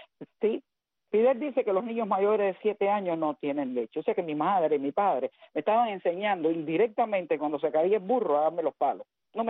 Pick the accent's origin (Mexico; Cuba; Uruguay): Cuba; also born or lived in California; now in West Palm Beach, United States; cuando yo llegué de Cuba, nosotros fuimos para California, y porque allá vivía mi hermano. Pero en el año 89, mi esposo y yo con mis dos hijos vinimos de paseo a West Palm Beach